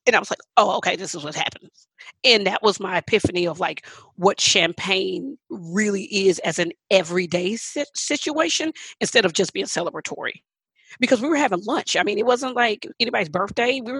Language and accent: English; Texas, United States; I grew up in Texas, everybody, my family have barbecue